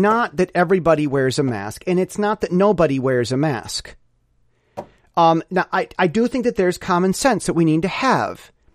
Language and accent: English; Michigan, United States; I'm from Michigan, and we don't.